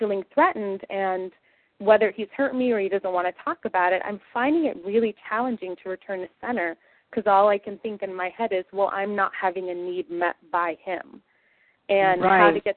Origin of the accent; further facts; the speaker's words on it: San Francisco, California, United States; from San Francisco.